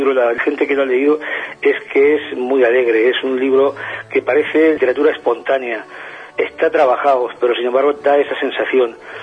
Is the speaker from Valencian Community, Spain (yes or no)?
yes; Almoradí, Valencian Community, Spain; Yo soy de Almoradí, que es un pequeño pueblo de la Vega Baja del Segura. Somos el corazón de la Vega Baja del Segura y está al lado de Orihuela.